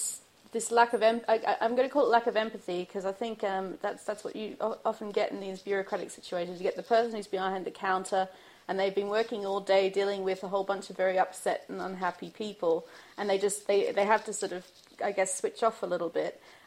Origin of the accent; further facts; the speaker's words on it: Australia; now in United Kingdom; I'm an immigrant to the UK, so I'm from Australia originally